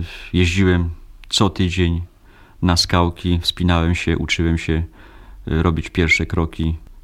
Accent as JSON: {"language": "Polish", "town": "Katowice", "region": "Silesian Voivodeship", "country": "Poland", "tie": "born there", "said": "Moi rodzice pochodzą z Istebnej, z Beskidu Śląskiego. Właściwie urodziłem się w Katowicach, ale duszą i sercem byłem właśnie tam w Istebnej. Tam spędzałem wszystkie wakacje, wszystkie wolne dni."}